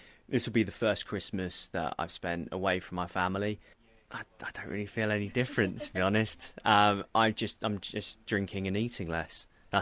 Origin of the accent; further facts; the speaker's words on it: England, United Kingdom; now in Australia; I'm English, and I'm out here picking fruit.